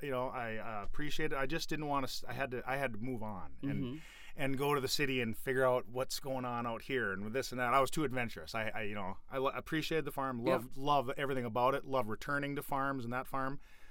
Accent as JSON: {"language": "English", "town": "Argyle", "region": "Minnesota", "country": "United States", "tie": "born or raised there", "lives_now": "Moorhead, United States", "said": "We grew up in Argyle, Minnesota, so not many lakes around there."}